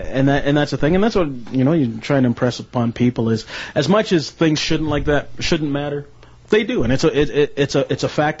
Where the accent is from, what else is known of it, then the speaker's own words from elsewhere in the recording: Winnipeg, Manitoba, Canada; growing up in Winnipeg, great CFL history